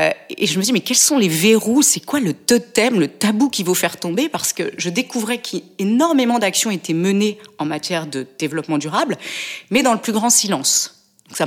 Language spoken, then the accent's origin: French; Bourgogne-Franche-Comté, France; born there; Je suis provinciale. Les Parisiens vous diront, elle est provinciale. Je suis née en Bourgogne.